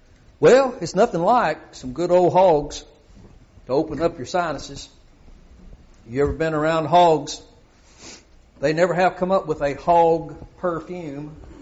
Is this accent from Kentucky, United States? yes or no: yes; Kentucky, United States; But when I grew up in Kentucky, I had relatives that raised hogs.